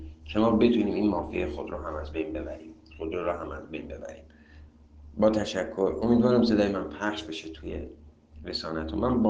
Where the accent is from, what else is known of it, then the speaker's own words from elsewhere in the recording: Tehran, Tehran Province, Iran; من به عنوان یه ایرانی، یه تهرانی، یه جنوب شهری این چیز رو کاملا میدونم